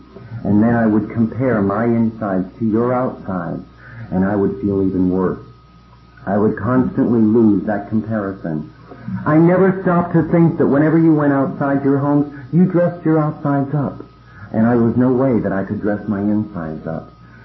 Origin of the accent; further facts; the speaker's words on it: Pennsylvania, United States; Born and raised in Pennsylvania mountains, I knew the effects of alcohol on the family very early in my life.